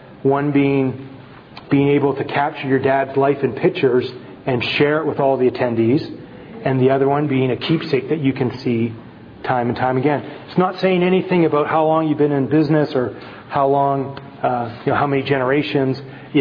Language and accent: English; Canada; accent: Canadian; You probably had a bit more of a feel to how I sounded and my Canadian accent and that before actually meeting me face to face.